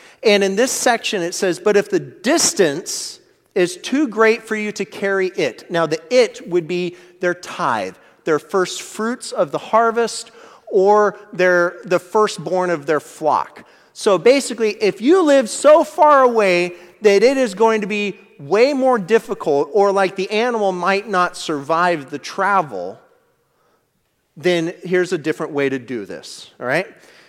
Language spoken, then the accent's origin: English; Monmouth, Oregon, United States; growing up in Monmouth, I always knew if there was a home game in Corvallis, don't even try to get out on the highway.